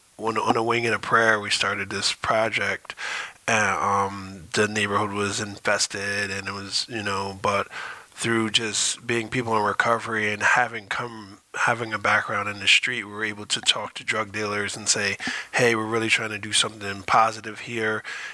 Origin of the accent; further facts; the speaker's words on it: Stanford, United States; I grew up in Stanford. I grew up in a project called Friendship House